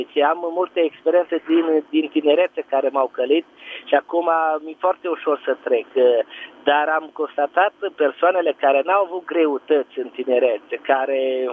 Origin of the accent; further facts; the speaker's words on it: Mureș County, Romania; Eu sunt din județul Mureș, dar vă sunt tocmai de la Satu Mare.